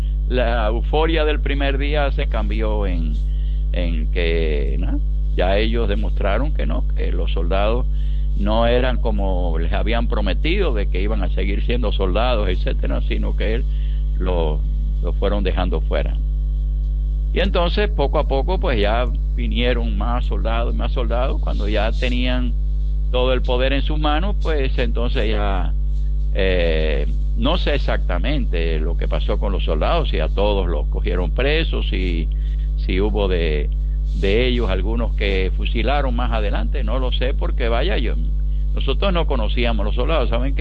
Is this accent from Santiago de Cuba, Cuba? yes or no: no; Camagüey, Cuba; born there; en la Catedral de Camagüey, en mi ciudad natal.